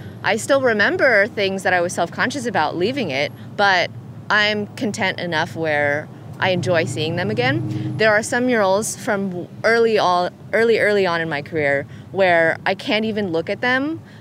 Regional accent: California, United States; now in Michigan, United States; I grew up in California, and we don't have seasons, so I never could appreciate flowers fully until I moved to Michigan.

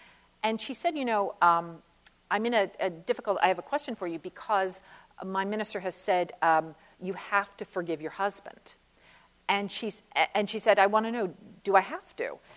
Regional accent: New York, United States; if I talk too quickly because I am from New York, please make some sign of desperation and I'll calm down.

